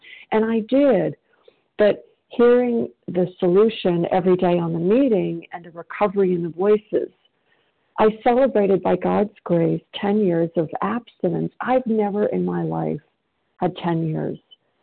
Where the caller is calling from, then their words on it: South Carolina, United States; and I'm calling from South Carolina